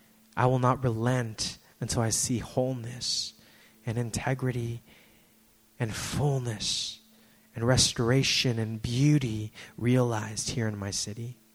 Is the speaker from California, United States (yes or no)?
yes; San Francisco, California, United States; Right, I grew up in San Francisco. I've been here for decades.